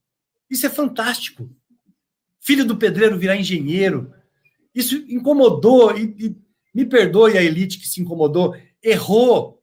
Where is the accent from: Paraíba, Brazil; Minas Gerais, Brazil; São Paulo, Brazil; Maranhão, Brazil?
São Paulo, Brazil; born there; que me perdoe o estado de São Paulo, de onde eu nasci, o Sul